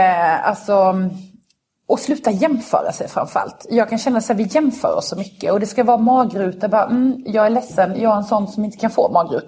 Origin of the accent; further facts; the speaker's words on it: Karlshamn, Blekinge, Sweden; hemma i Karlshamn